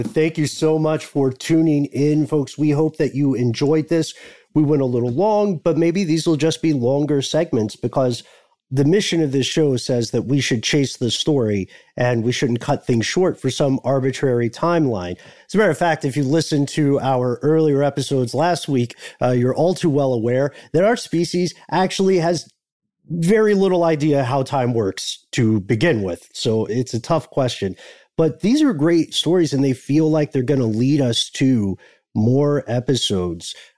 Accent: Tennessee, United States; accent: Tennessee; that's tough on my Tennessee accent

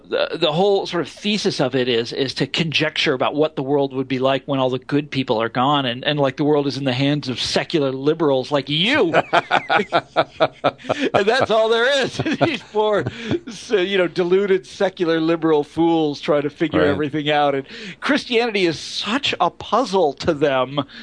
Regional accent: Kansas City, Missouri, United States; I'm from Kansas City. There's always some millennialist cult, you know, making headlines in Kansas City.

